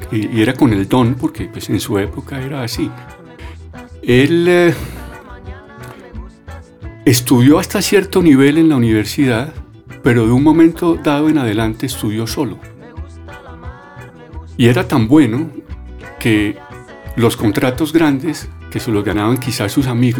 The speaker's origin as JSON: {"language": "Spanish", "region": "Bogotá", "country": "Colombia", "tie": "born or raised there", "also_born_or_lived": "Cartagena", "said": "Que nací en Cartagena, que soy colombiano, claro."}